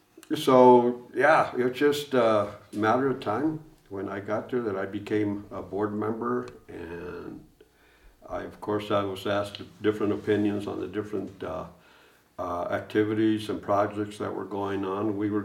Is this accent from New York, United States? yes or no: no; Capulin, Colorado, United States; because I'm from Capulin. I live, almost 30 miles away from Conejos.